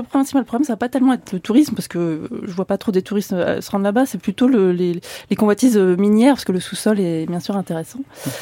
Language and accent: French; Brittany, France; il y a eu des incendies un peu partout autour de chez moi en Bretagne